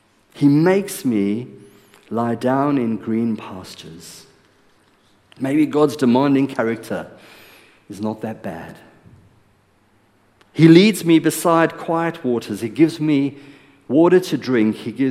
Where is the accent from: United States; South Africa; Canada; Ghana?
South Africa; English is a second language; I'm still learning English. I'm South African. I'll get there one day.